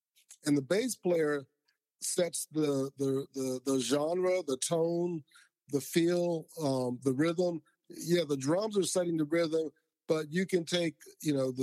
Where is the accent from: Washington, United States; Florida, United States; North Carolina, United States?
Florida, United States; Lakeland; So I grew up in Lakeland, Florida, Central Florida, between Tampa and Orlando, and started playing piano at first.